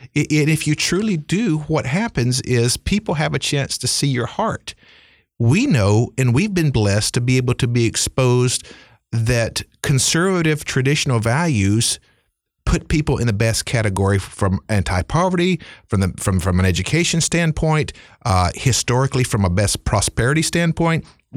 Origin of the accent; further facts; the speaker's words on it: Greensboro, North Carolina, United States; like in my hometown of Greensboro at Woolworth, where that took place.